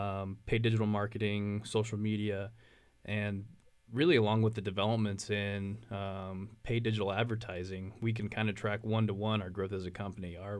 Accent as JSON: {"language": "English", "town": "Waco", "region": "Texas", "country": "United States", "said": "We're like, no, we're from Waco. Like, well, Waco, where's that?"}